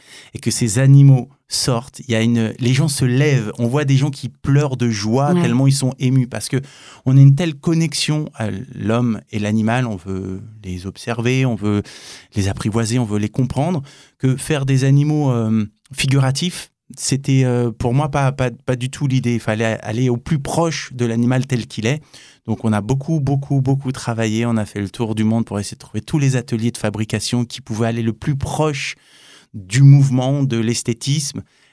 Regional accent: France; born there; Alors moi, j'ai les deux pieds en France. Je suis français, je suis né en France.

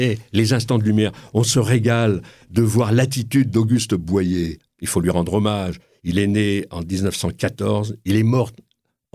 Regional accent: Marseille, Provence-Alpes-Côte d'Azur, France; born there; mais je suis né à Marseille.

